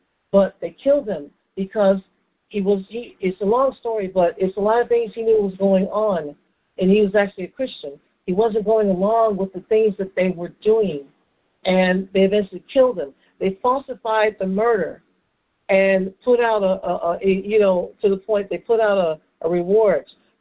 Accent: Connecticut, United States; also born or lived in Florida; obviously I was actually born there, but I grew up in Connecticut.

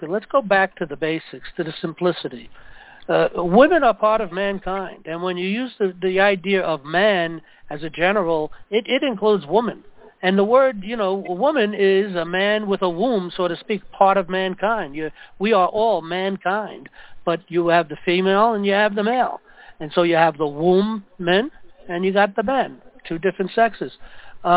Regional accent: New York City, New York, United States; I've had faith in him from day one because I come from New York City.

